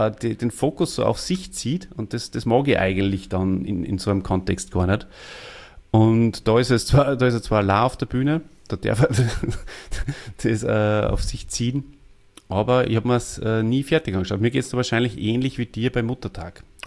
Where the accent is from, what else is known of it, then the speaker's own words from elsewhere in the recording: Austria; Plötzlich der Kabarett-Superstar bei uns in Österreich.